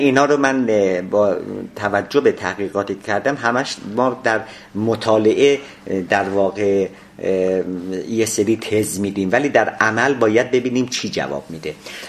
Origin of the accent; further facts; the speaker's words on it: Iran; و ضمن این که اعتقاد دارم من ایرانی هستم و نمایش رو من برای مردم ایران اجرا میکنم.